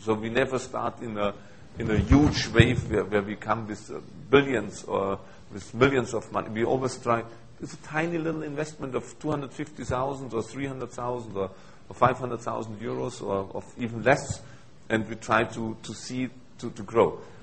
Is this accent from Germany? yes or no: yes; Germany; English is a second language; You know, I'm coming from Germany